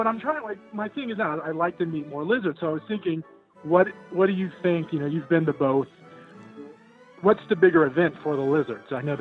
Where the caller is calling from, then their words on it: Charlotte, North Carolina, United States; Outside of Charlotte.